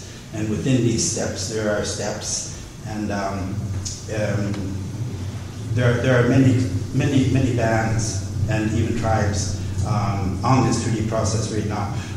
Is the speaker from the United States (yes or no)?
no; India; And that's how I look at it as an Indian.